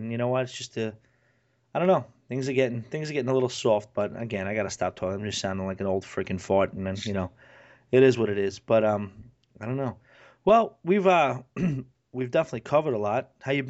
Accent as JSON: {"language": "English", "region": "New York", "country": "United States", "said": "when we find out that we're both from New York, it's not like, oh, we're part, where, you know, what is it?"}